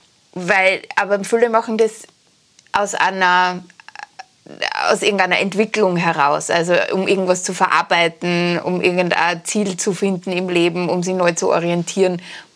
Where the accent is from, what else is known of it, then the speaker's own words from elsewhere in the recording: Austria; natürlich sind wir viel draußen und wandern als Österreicher auch viel.